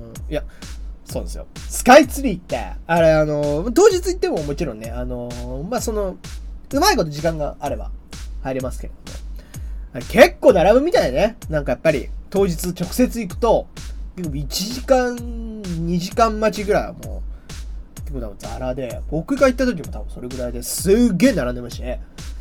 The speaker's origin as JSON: {"language": "Japanese", "region": "Hokkaido", "country": "Japan", "tie": "born or raised there", "said": "北海道にも、結構僕の地元の道東の方にあるですね"}